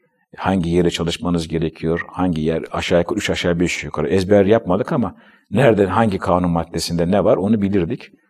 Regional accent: Ankara, Turkey; ben annemin babamın yanında yetiştim. Fakülteyi hep beraber okurduk, liseyi vesaire Ankara'da.

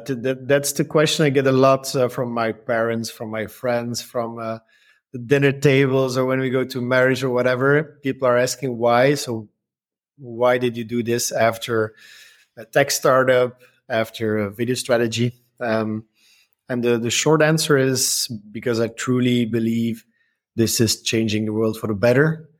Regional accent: Ghent, Flanders, Belgium; also born or lived in Brussels; I'm a simple guy from Belgium. I grew up in Ghent, but I lived in Brussels for about 15 years.

